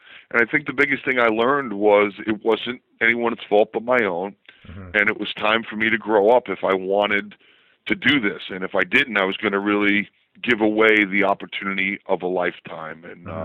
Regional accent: Hicksville, New York, United States; I mean, for me, growing up in Hicksville, you know, I thought Baltimore was a foreign country.

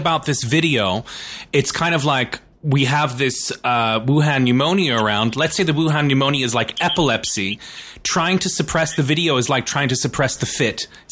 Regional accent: Ireland; being Irish and looking at what's going on in Hong Kong right now, feeling for people who are also in a former British colony, who are from a former British colony.

